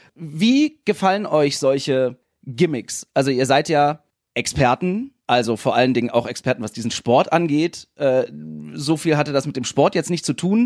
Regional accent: Berlin, Germany; ich komme aus Berlin, da sagt man Sonnabend.

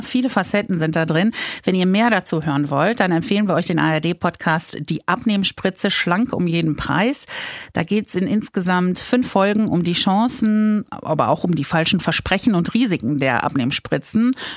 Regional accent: Rees, North Rhine-Westphalia, Germany; Ich bin am Niederrhein geboren und habe die ersten Jahre meines Lebens in Rees verbracht. Das ist so ein ganz kleines Dörfchen und da wurde auch Reeser Platt gesprochen.

